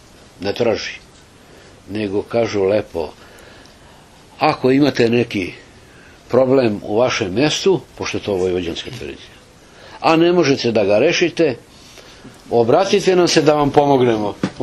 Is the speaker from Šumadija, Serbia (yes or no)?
no; Belgrade, Serbia; moved away; ja sam iz Beograda otišao 77.